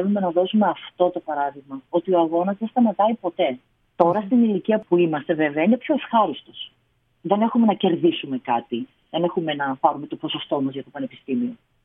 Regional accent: Thessaloniki, Central Macedonia, Greece; moved away as an adult; now in Lamia, Greece; Μέχρι τη στιγμή που έφυγα, όταν ήμουνα 24, νομίζω στα 24-25 ήταν που έφυγα από Θεσσαλονίκη. Μέχρι τότε, πανεπιστήμιο εκεί, στα τεφά Θεσσαλονίκης, και κανονικά δουλειά, τα πάντα.

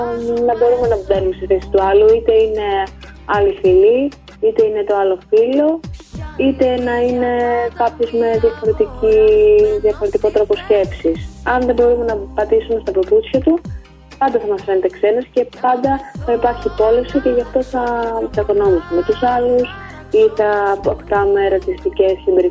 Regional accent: Athens, Attica, Greece; είμαι τραγουδοποιός, ερμηνεύτρια και στιχουργός. Μεγάλωσα στην Αθήνα, αλλά η καταγωγή μου είναι από την Σμύρνη και από την Κρήτη, από τους παππούδες.

